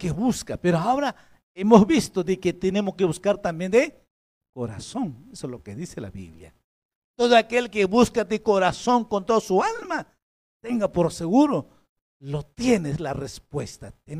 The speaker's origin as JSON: {"language": "Spanish", "region": "Puno", "country": "Peru", "said": "Por lado de mi tierra, por Puno, no ha llovido."}